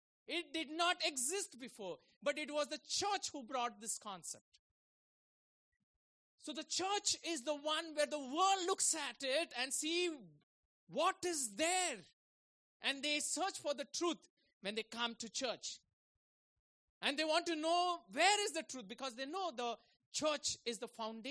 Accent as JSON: {"language": "English", "town": "Mumbai", "region": "Maharashtra", "country": "India", "tie": "born or raised there", "said": "been born and brought up in Mumbai."}